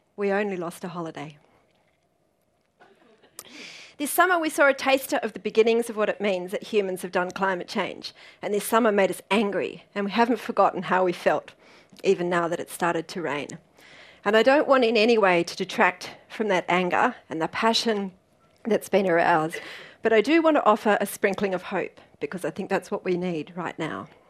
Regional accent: Canberra, Australian Capital Territory, Australia; when I was in my hometown of Canberra

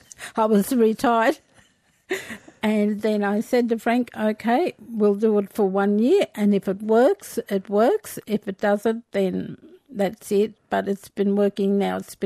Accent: Walgett, New South Wales, Australia; it's expanded out into my hometown in Walgett and other places

